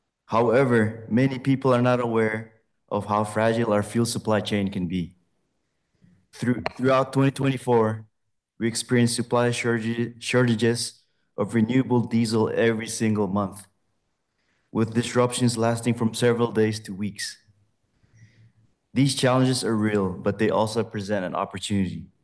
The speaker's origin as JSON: {"language": "English", "region": "Yap", "country": "Micronesia", "moved": "as an adult", "lives_now": "Portland, United States", "said": "I'm from the Pacific Island of Yap, a place where the move to a sustainable future is vital."}